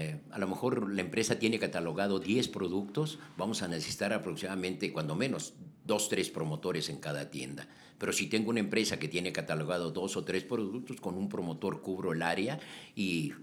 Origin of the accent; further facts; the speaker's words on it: Mexico; tenemos un derecho como mexicanos a crear una antigüedad en una empresa